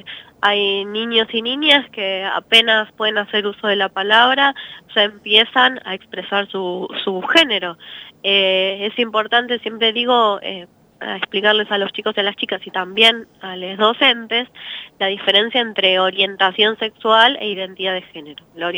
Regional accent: Rosario, Santa Fe, Argentina; yo soy rosarina

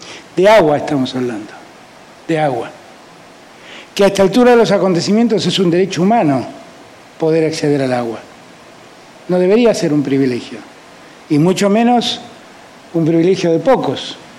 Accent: Buenos Aires, Argentina; yo, que vengo allá de Buenos Aires, soy un porteño consumado

